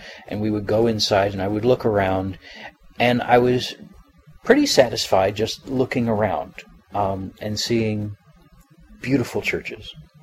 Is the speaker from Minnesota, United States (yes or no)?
no; Poca, West Virginia, United States; We lived in Poca, West Virginia. I grew up in Poca, but I would spend my summer in Worcester with my grandmother